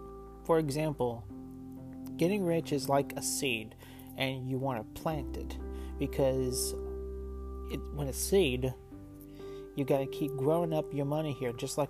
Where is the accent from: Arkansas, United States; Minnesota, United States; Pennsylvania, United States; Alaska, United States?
Arkansas, United States; Anarito; my hometown of Anarito, Arkansas, and a community of Parker's Chapel, Arkansas.